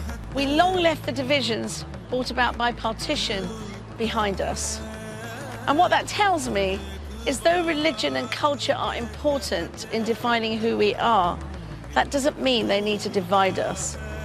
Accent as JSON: {"language": "English", "town": "Southall", "region": "London", "country": "United Kingdom", "tie": "born or raised there", "said": "I grew up here in Southall with Christians, Hindus, Muslims, Sikhs, sharing and appreciating each other's cultures."}